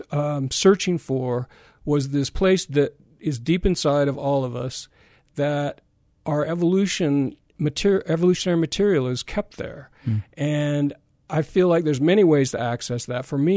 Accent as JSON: {"language": "English", "region": "Utah", "country": "United States", "tie": "born or raised there", "said": "Because growing up in Utah, we all have our ancestors who have those faith-promoting stories that we've heard about over and over again."}